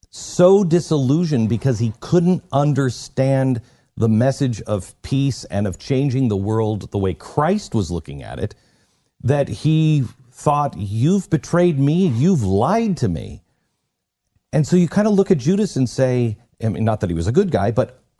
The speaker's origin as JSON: {"language": "English", "region": "Pacific Northwest", "country": "United States", "tie": "born or raised there", "said": "I grew up in the Pacific Northwest."}